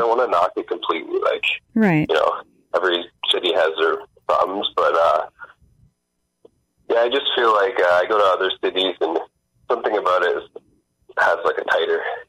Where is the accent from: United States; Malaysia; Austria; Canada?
Canada; Niagara Falls, Ontario; born or raised there; also born or lived in Mississauga